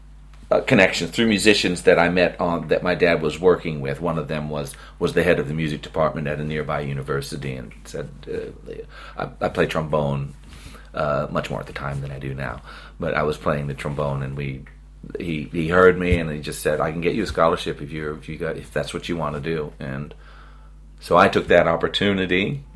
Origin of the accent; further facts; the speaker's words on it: Las Vegas, Nevada, United States; also born or lived in New York City; Well, I was born in New York City in 1963, as I said, and when I was about four in 1967, we moved from New York to Las Vegas, Nevada